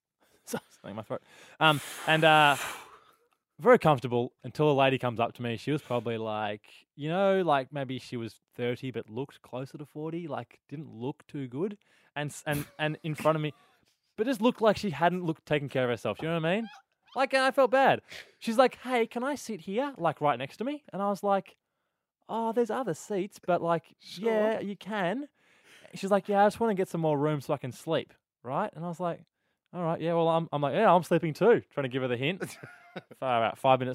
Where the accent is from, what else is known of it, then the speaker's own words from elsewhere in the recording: Melbourne, Victoria, Australia; Anyway, so where are you from again? Like, Melbourne. I told you that.